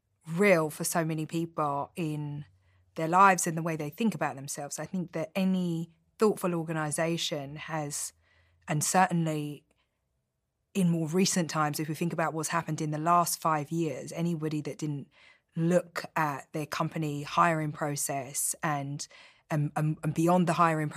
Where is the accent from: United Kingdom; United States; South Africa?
United Kingdom; London; And so I thank God that I was raised in London